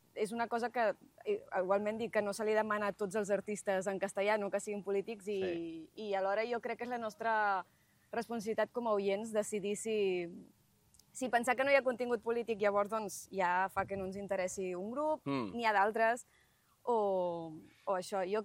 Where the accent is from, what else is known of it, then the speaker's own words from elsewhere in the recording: Premià de Mar, Catalonia, Spain; A més, jo soc de Premià de Mar, o sigui, no soc de Mallorca, però també tinc el Mediterrani allà a la porta de casa